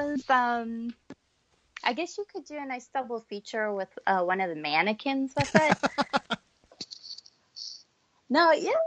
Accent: United States; it's October and I'm an American

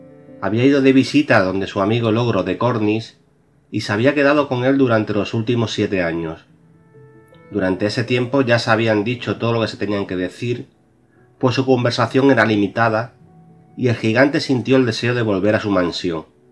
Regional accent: Extremadura, Spain; born there; coincido hoy que es el día de Extremadura, la comunidad en mi tierra donde nací

